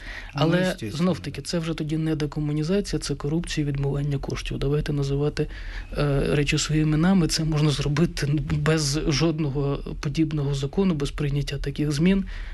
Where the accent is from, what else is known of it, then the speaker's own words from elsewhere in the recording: Kharkiv, Kharkiv Oblast, Ukraine; я хотів би розказати історію харківську, як харків'янин, да, за походженням, відповідно, я не втрачаю зв'язку з своїм рідним містом